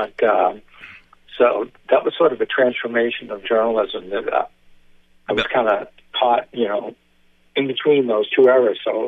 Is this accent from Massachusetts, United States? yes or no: yes; Beverly, Massachusetts, United States; I'm writing stories and mostly about all about Beverly now, my hometown, which I love to do.